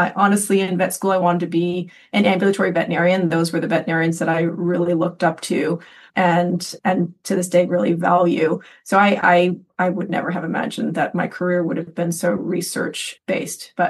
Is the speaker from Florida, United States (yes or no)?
no; Connecticut, United States; also born or lived in New York; So I'm originally from New York, close to the city, but my family moved to the northeast corner of Connecticut when I was about 7, and that's where I was first exposed to horses and became a passionate, wild horse girl.